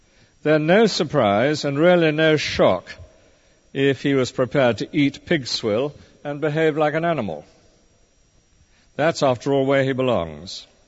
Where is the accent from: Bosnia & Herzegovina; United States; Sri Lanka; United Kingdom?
United Kingdom; Meanwhile, let's beware, as British people, of hypocrisy.